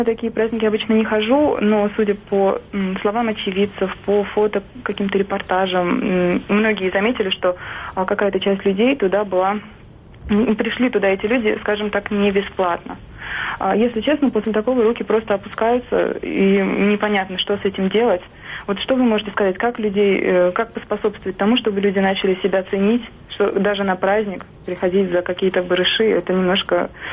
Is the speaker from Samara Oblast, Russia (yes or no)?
no; Nizhny Novgorod, Nizhny Novgorod Oblast, Russia; я из Нижнего Новгорода